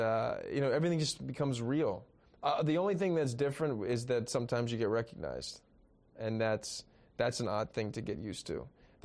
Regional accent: Philadelphia, Pennsylvania, United States; He wasn't aware of how much of a native I was when I was cast. He knew that I was from Philly

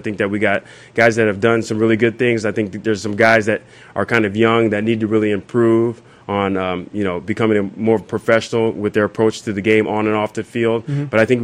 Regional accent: Alexandria, Virginia, United States; now in Philadelphia, United States; You know, I'm from Alexandria, Virginia, so I was raised on the East Coast, so it's really nice to be back on the East Coast.

